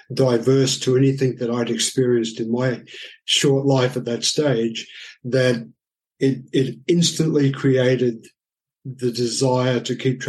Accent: Australia; now in Shanghai, China; I'm Australian, born and bred there, left. Many people call me a nomad, by the way.

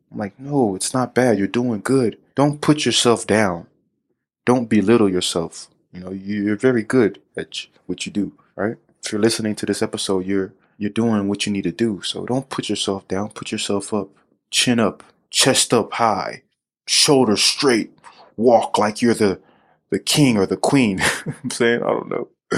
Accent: Florida, United States; Well, actually, I'm from Florida.

